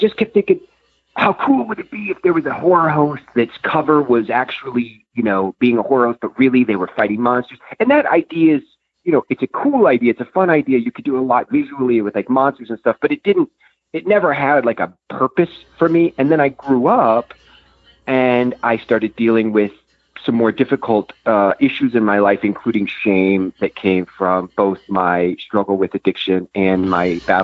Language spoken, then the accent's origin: English; Kansas, United States; Growing up in Kansas, in a small suburb outside of the city